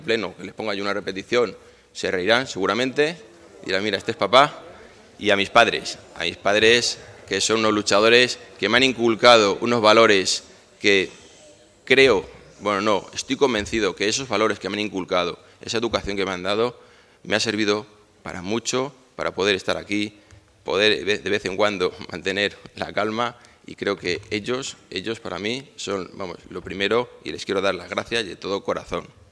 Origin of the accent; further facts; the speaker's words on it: Tres Cantos, Community of Madrid, Spain; digo muchas veces orgulloso que soy de Tres Cantos